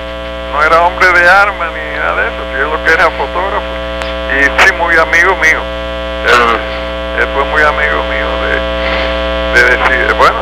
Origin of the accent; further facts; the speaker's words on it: Cuba; moved away as an adult; yo no sé si tú sabes, yo salí de Cuba en el 58.